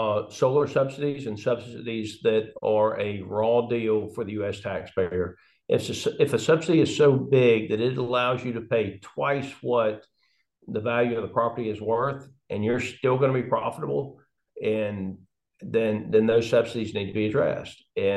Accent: Georgia, United States; in my part of the world, and I grew up in Tift County, so I'm south of central Georgia, and, you know, good farmland in that area

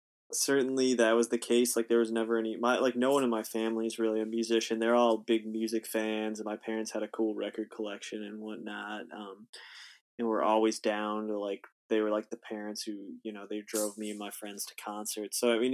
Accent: Grand Rapids, Michigan, United States; also born or lived in Kalamazoo; Yeah, I was born in Grand Rapids. I lived there for a while. I lived in Kalamazoo, Michigan for a while. So yeah, like kind of the west side of Michigan was where I grew up.

